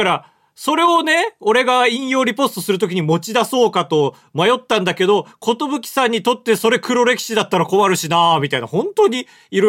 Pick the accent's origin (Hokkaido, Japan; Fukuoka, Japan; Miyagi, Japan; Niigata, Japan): Hokkaido, Japan; 北海道出身ってのも一緒だったんですよ。